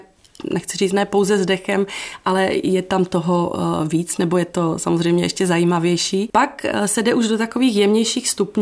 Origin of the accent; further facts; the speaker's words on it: Slovakia; now in Prague, Czechia; že jsem Slovenka, žijící 20 let v Praze